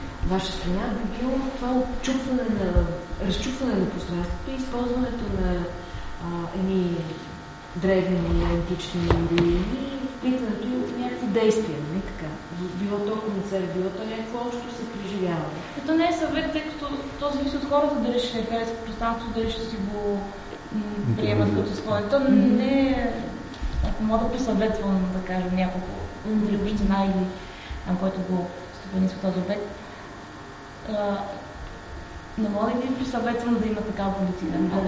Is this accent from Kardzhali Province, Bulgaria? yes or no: no; Varna, Varna Province, Bulgaria; Аз съм от Варна, не съм от тук.